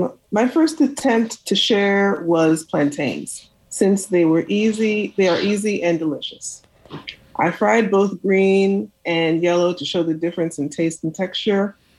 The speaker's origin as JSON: {"language": "English", "region": "New York", "country": "United States", "moved": "yes", "said": "I'm from New York. I was born in New York, so I moved here a while ago, and it is a very different culture."}